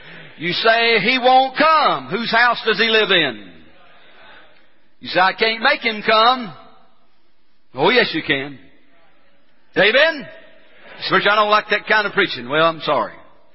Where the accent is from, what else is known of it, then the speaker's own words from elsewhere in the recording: City View, United States; I grew up in City View. Where I grew up, guys didn't paint their fingernails.